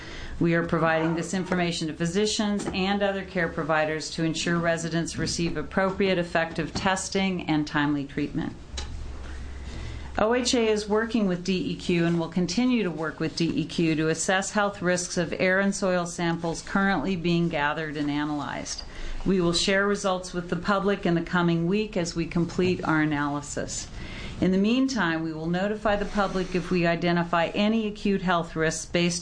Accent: Portland, Oregon, United States; I grew up in North Portland and I have lived in Southeast Portland for over 30 years.

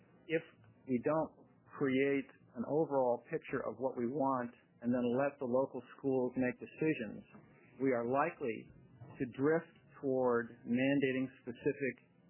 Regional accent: Ireland; and I'm Irish

